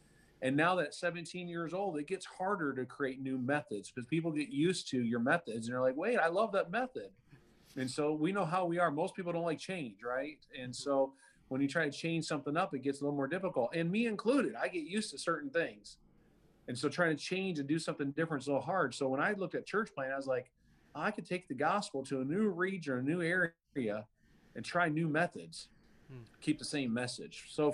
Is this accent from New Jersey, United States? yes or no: no; Michigan, United States; now in Kentucky, United States; So we've both been transplanted, but I'm born and raised in Michigan and grew up a Michigan fan.